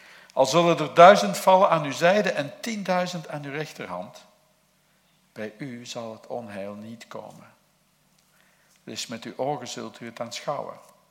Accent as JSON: {"language": "Dutch", "region": "Zeeland", "country": "Netherlands", "said": "Toen werd ik eraan herinnerd dat ik uit Zeeland kwam, van een exotisch eiland."}